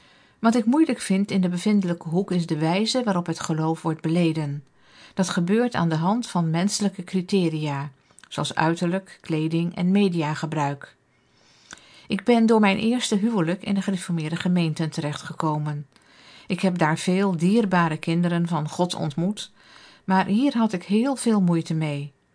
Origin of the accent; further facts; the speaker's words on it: Delft, South Holland, Netherlands; Ik kom uit Delft, uit een beetje zwaar nest, de Gereformeerde Bond.